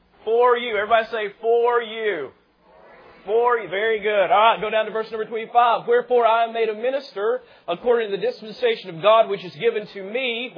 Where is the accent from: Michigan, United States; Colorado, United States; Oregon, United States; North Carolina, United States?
North Carolina, United States; Because I'm from Western North Carolina. We've got a bunch of hicks and rednecks down up there.